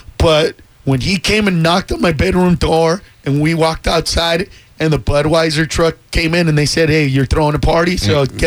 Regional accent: Honduras; I'm from Honduras, dude.

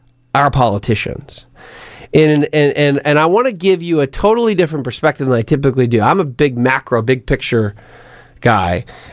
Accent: United States; I'm an American.

